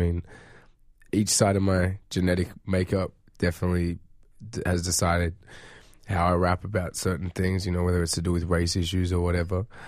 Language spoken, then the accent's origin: English; Australia; born there; Genetics-wise, I'm from Nigeria. My pops is from Nigeria, and I was born in Australia, and now I'm bouncing around the world